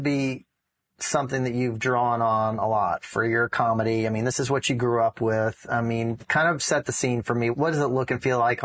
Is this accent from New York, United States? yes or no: no; Memphis, Tennessee, United States; I'm from Memphis.